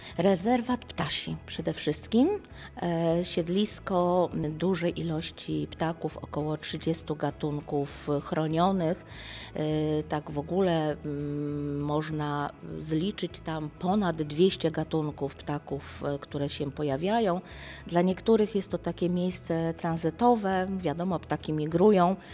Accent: Gdynia, Pomeranian Voivodeship, Poland; ja jako efekt ich miłości już urodziłam się w Gdyni. Jestem gdynianką z urodzenia, zakochaną w swoim mieście, stuletnim w tej chwili, które obchodzi stulecie.

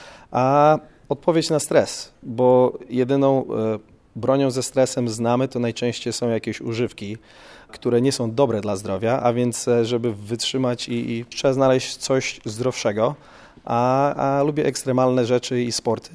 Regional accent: Gdynia, Pomeranian Voivodeship, Poland; Jestem z Gdyni, zawsze uwielbiałem słońce i plaże.

